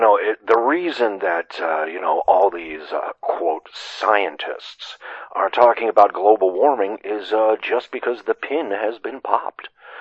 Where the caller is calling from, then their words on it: Bogota, Kansas, United States; Yes, I'm from Bogota, Kansas.